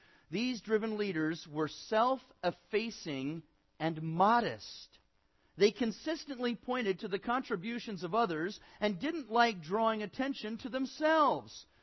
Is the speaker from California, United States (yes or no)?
yes; Hayward, California, United States; And it's in kind of a big theater in the Bay Area. And my hometown paper, the Hayward Daily Review, gave me a review.